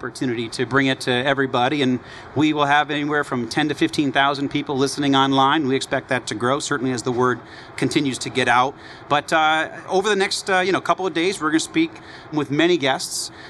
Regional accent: Georgia, United States; Don't want to forget my home state of Georgia.

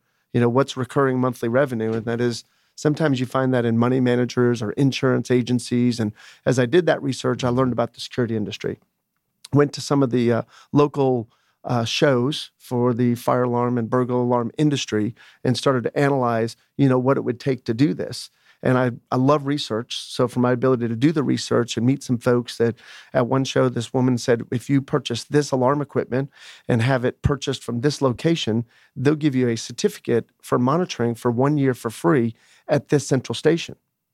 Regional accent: Boston, Massachusetts, United States; I grew up in the Boston, Massachusetts area.

